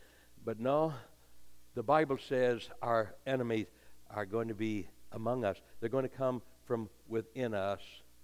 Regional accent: United States; Down here near where I was born and raised on the Idaho and Utah border

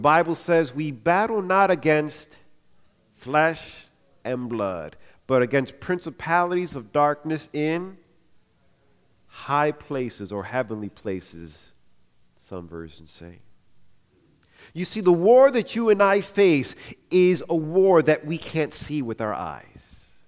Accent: New York, United States; I'm not a New York Yankee fan, though I'm a New Yorker. I'm more of a Met fan.

